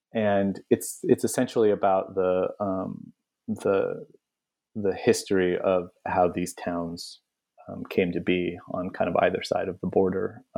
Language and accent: English; United States; the shocking ignorance of being an American who can grow up essentially just right alongside another country